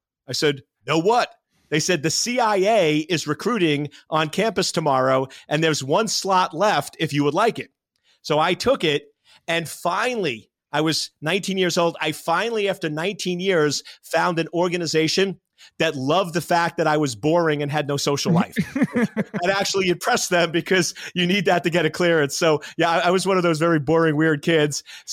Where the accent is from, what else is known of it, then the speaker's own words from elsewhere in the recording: New York, United States; accent: New York; So I grew up in New York, so you'll get a little bit of the Joey Buttafuoco accent when I get